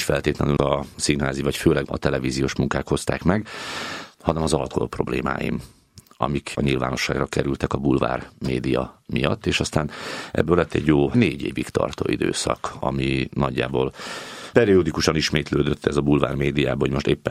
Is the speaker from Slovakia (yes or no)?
yes; Slovakia; moved away as an adult; now in Hungary; 39 éves, 20 éve Magyarországon élő külhoni magyar vagyok. Még Csehszlovákiában születtem 86-ban, tehát Szlovákiában nőttem fel, ott is érettségiztem. Én egy nagyon-nagyon pici faluban, egy nagyon egyszerű családban nőttem föl